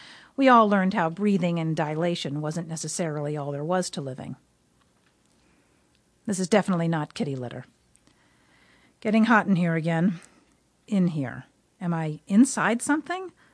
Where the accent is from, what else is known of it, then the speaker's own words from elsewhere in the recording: Gaithersburg, Maryland, United States; but I'm from Maryland, so I like to give Baltimore a little fish.